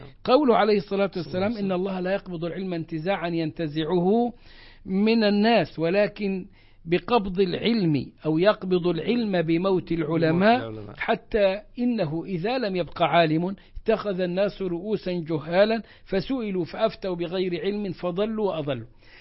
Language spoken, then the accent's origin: Arabic; Egypt; الريح الحمراء لها أسماء مختلفة في البلاد، لكن ظهرت عندنا في مصر في التسعينات